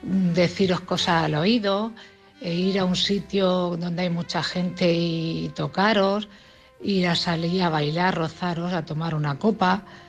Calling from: Cartagena, Region of Murcia, Spain; de Cartagena.

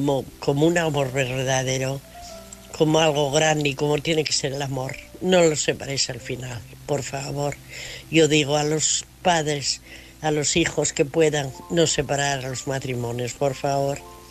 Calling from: Asturias, Spain; de Asturias.

